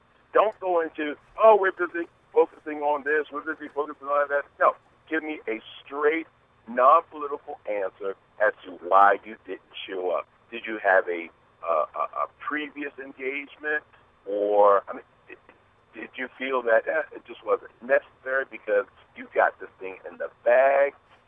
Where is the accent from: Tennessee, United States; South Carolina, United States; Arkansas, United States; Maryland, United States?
Maryland, United States; Parkton; Yeah, Parkton, Maryland.